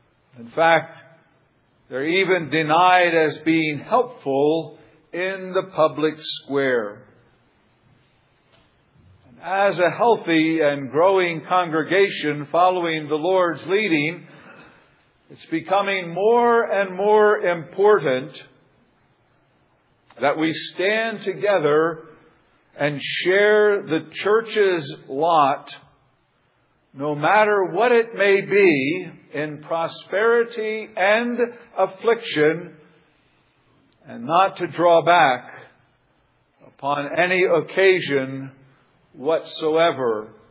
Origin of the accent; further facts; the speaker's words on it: Woodbury, New Jersey, United States; For the first 13 or 15 years of my life, it was not hard for me as a citizen growing up in Woodbury, New Jersey, to identify with the law of God.